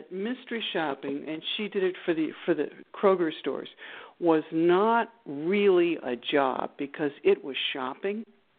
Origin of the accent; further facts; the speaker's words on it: St. Louis, Missouri, United States; Josie is set in my hometown of St. Louis, Missouri.